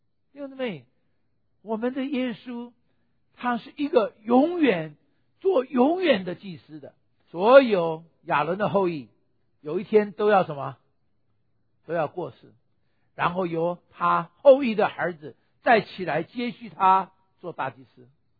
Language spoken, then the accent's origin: Chinese; Taiwan; now in United States; 我们在台湾的时候，我们是外省人；到了美国，我是外国人；回到了大陆，我是台胞。